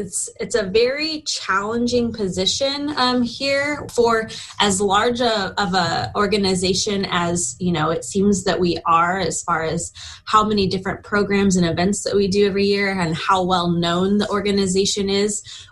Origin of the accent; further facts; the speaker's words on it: Chester, California, United States; now in Chico, United States; No, I've been in Chico for the last 8 years, but I grew up the mountain in Chester.